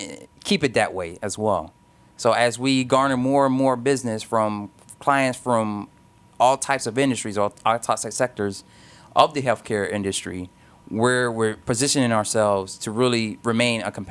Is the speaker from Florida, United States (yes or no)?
yes; Miami, Florida, United States; So I'm originally from Miami, Florida.